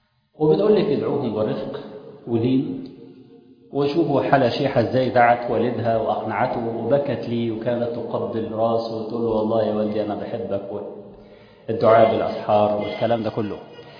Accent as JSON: {"language": "Arabic", "country": "Egypt", "said": "أنا خلاص أنا مصري"}